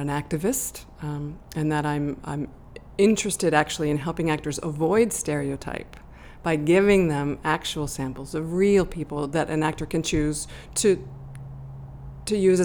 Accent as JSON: {"language": "English", "town": "Chicago", "region": "Illinois", "country": "United States", "said": "I can't just go to a Native American community center and say, \"Hey, everybody, I'm from Chicago.\""}